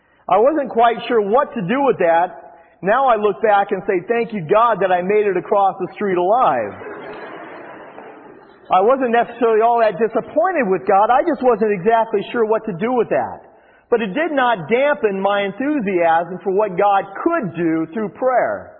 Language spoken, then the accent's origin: English; Des Moines, Iowa, United States; When I was in fourth grade, before I even had committed my life to Christ, I was walking home from McKinley Elementary in Des Moines, Iowa.